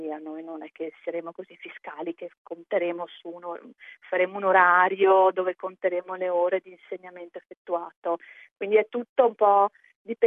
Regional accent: Veneto, Italy; E quindi io, essendo veneta, conosco bene questa zona

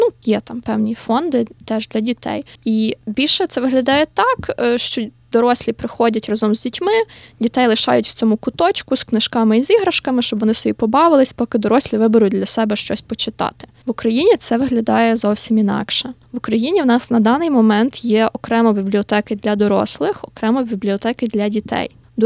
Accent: Lviv, Lviv Oblast, Ukraine; Я зі Львова сама, тому мені найбільш близькі львівські бібліотеки

